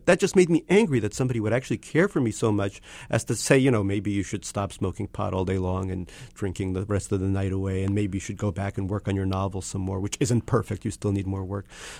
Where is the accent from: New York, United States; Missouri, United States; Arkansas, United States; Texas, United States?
New York, United States; Queens; For the longest time growing up in Queens, I thought that the 3 buildings on Queens Boulevard, the 3 skyscrapers, that was Manhattan.